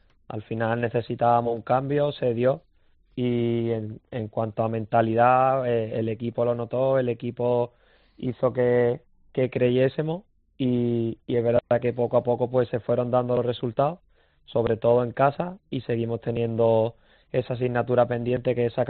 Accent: Málaga, Andalusia, Spain; Yo soy de Nueva Málaga

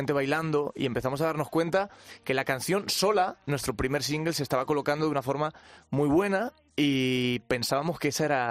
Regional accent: Rivas-Vaciamadrid, Community of Madrid, Spain; Yo somos de Rivas, hacia Madrid.

